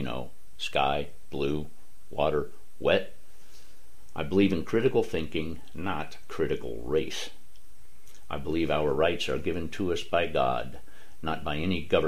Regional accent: United States; I am an American, a patriot, and an activist.

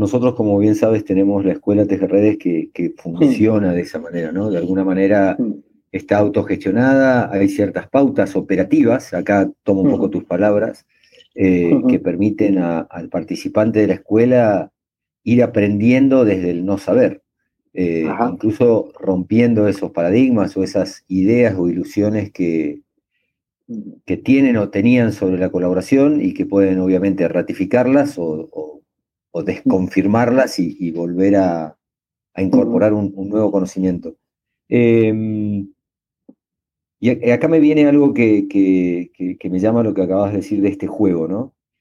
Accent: Argentina; born there; pero nací en Argentina y mi realidad también es totalmente distinta.

